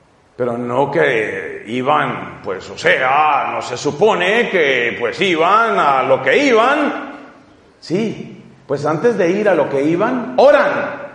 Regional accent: Colombia; con un grupo de parejas en mi país, en Colombia

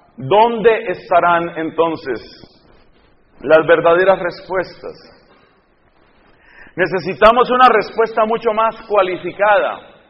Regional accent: Colombia; en mi país, Colombia

